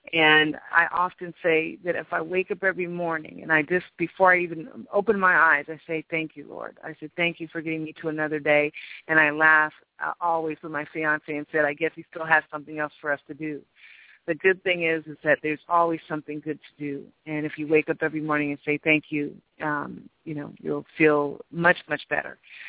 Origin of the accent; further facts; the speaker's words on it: California, United States; now in Las Vegas, United States; Most of you know that I've lived in Vegas for the last several years, but I'm actually from the Bay Area.